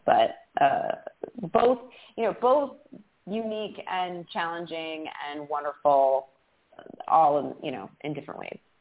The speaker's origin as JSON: {"language": "English", "region": "East Coast", "country": "United States", "tie": "born or raised there", "lives_now": "New York, United States", "said": "I mean, I grew up on the East Coast. I have been in New York for like 20 years, and so it's just where I live"}